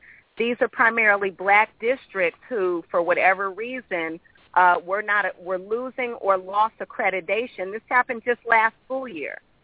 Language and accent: English; St. Louis, Missouri, United States; The novel is set in St. Louis. I grew up in St. Louis.